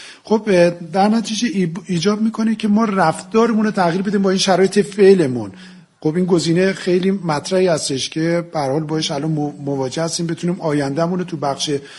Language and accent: Persian; Tehran, Tehran Province, Iran; ما از برخره کودکی در شهر تهران بزرگ شدیم